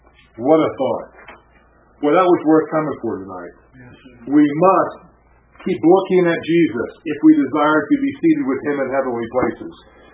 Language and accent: English; West Virginia, United States; I'm reminded of when I was a little boy growing up in West Virginia, went to Assemblies of God Church, Howard Reckley.